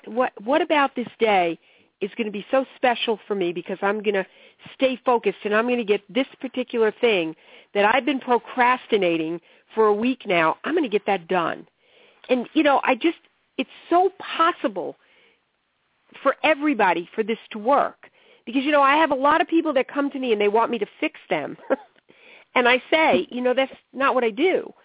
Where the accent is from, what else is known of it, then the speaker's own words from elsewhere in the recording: New York, United States; You know, I'm from New York, and you really have to make me see things before I'll do them.